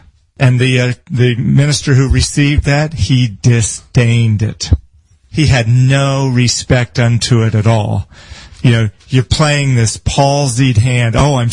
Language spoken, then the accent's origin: English; Northfield, United States; when of course I'm better than these people because I come from Northfield?